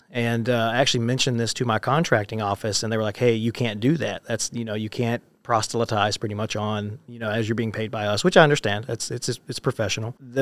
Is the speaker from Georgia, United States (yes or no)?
yes; Georgia, United States; accent: Southern; But I'm originally from Georgia, so if there's a little southern twang, there's that.